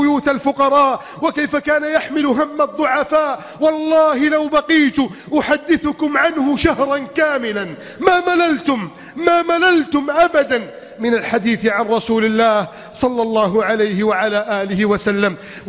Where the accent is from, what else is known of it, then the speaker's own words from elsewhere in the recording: Egypt; اللهم من أراد بلادنا مصر أو حدودها أو ماءها